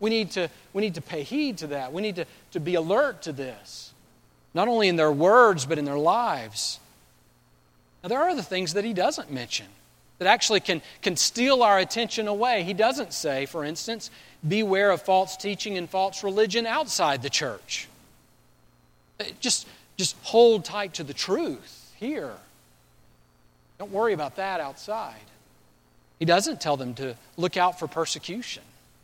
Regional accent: Alabama, United States; Growing up in South Alabama, I constantly heard the warning, actually, look out for snakes.

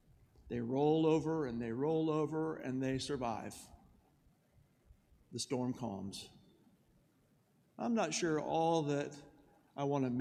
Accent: Oklahoma, United States; I was raised in Oklahoma, and we had a football team out there, and we won the national championship when I finished college

